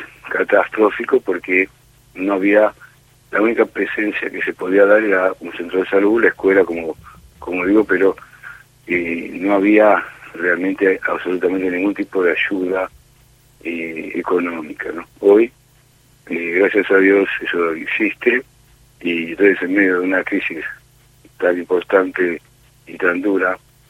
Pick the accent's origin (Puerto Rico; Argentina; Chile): Argentina; como pueblo argentino